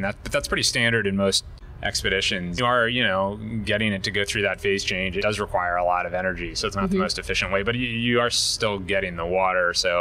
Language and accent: English; Wintergreen, Virginia, United States; like where I grew up in Wintergreen, Virginia.